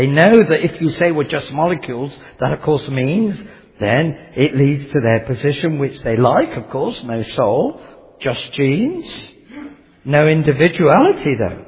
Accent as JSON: {"language": "English", "region": "England", "country": "United Kingdom", "accent": "English", "said": "spoken in an English accent being told to an American audience who are just about understanding my English accent"}